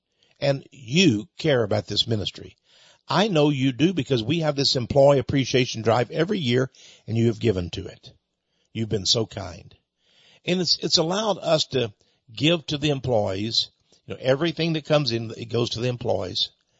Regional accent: United States; And I'm an American first guy. I don't put down any nation, but I say that my nation is best.

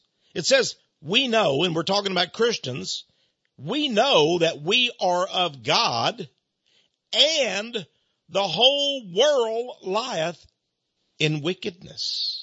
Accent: Texas, United States; I said, "Hey, sir, I'm from Texas. I have a question for you."

